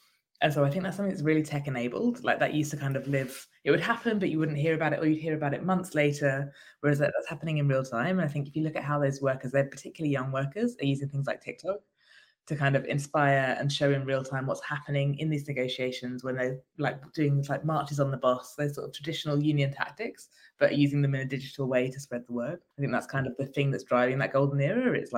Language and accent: English; United Kingdom; That's where we started, as you can probably tell by my accent.